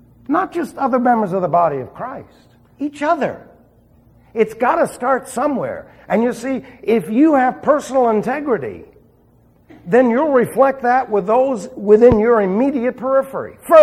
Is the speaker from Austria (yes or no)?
no; New York, United States; Remember, I was raised in New York.